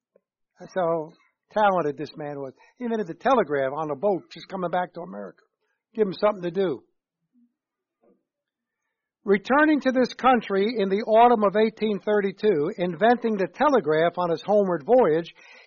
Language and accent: English; New York, United States; if I took you back to my neighborhood where I grew up in New York and went into the Greek restaurant over there